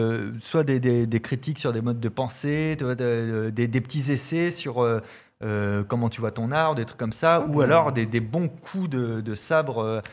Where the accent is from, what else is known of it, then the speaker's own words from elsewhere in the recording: La Rochelle, Nouvelle-Aquitaine, France; Parce que je viens de La Rochelle.